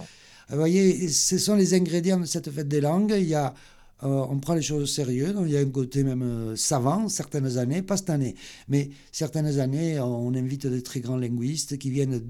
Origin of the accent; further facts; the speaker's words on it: Occitanie, France; des cinéastes occitans, chez nous, en Occitanie, donc il n'y en a quasiment pas.